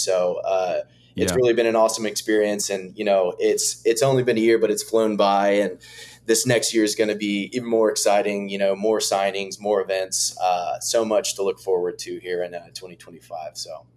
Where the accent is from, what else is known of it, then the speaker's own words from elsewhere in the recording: Fort Worth, Texas, United States; So I'm originally from Fort Worth, Texas.